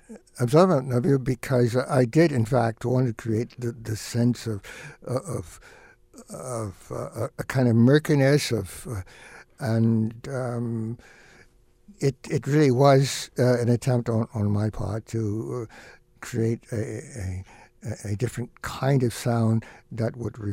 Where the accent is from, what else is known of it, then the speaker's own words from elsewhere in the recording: Washington, District of Columbia, United States; born there; I was born in Washington, D.C., and I've literally walked the route of the funeral procession of Lincoln as a high school cadet.